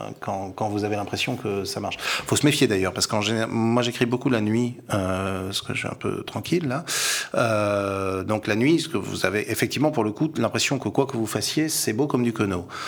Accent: Saint-Jean-de-Luz, Nouvelle-Aquitaine, France; je suis d'ici, je suis de Saint-Jean-de-Luz. C'est ici que j'ai appris la lenteur des choses

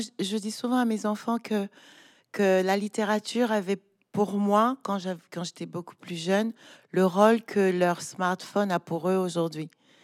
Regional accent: Douala, Littoral, Cameroon; J'ai grandi à Douala, je suis allée à l'école à Douala

